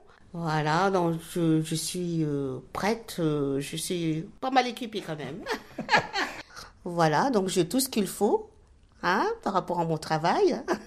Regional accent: Madagascar; comme je suis malgache, hein, je suis métissage, métisse aussi

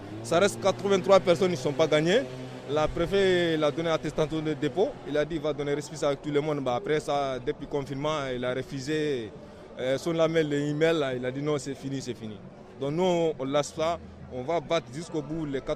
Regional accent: Paris, Île-de-France, France; je viens de Paris.

